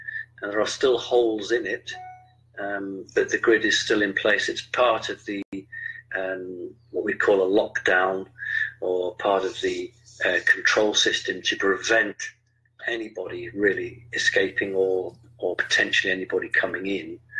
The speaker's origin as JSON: {"language": "English", "country": "United Kingdom", "said": "but that's because I'm a Brit"}